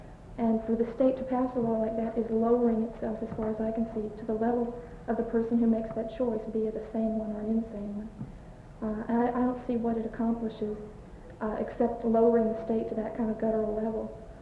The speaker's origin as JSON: {"language": "English", "region": "Texas", "country": "United States", "tie": "born or raised there", "said": "I grew up in Texas. I lived there a long time. And I have a little bit of familiarity with that Texas law."}